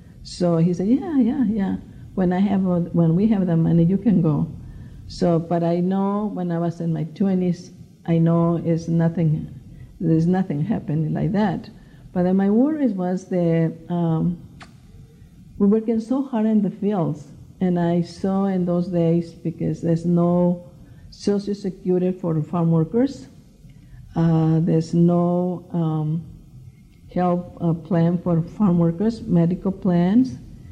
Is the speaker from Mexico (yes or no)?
yes; Mexico; now in United States; When I came from Mexico, my little town, I came to Tijuana.